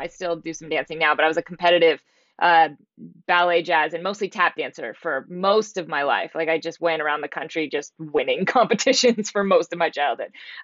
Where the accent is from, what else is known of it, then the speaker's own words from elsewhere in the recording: Portland, Oregon, United States; also born or lived in Spokane, Washington; So I grew up in the Pacific Northwest. I was born in Portland, Oregon. I'm a Portland girl, and lived in Spokane, Washington for a long time.